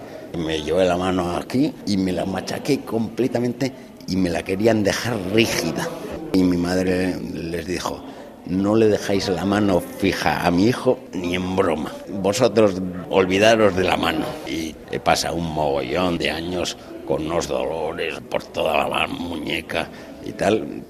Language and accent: Spanish; San Sebastián, Basque Country, Spain; born there; yo nací en San Sebastián, justo a 20 kilómetros de Francia